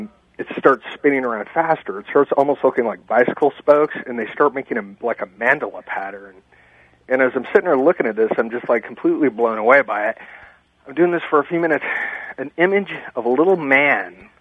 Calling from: Oceanside, California, United States; I'm from Oceanside.

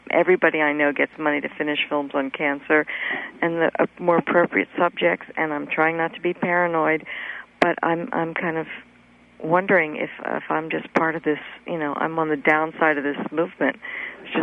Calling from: New York, United States; I'm in the East Village in New York.

